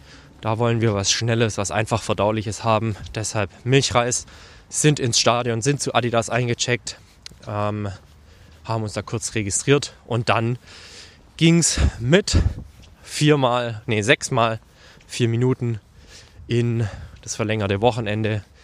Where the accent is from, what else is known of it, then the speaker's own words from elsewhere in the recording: Herrenberg, Baden-Württemberg, Germany; ich nehme hier mitten auf der Straße auf und gehe durch meine Heimatstadt Herrenberg